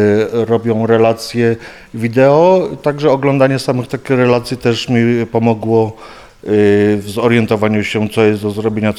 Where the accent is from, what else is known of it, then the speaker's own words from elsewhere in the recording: Kraków, Lesser Poland, Poland; ja jestem z Krakowa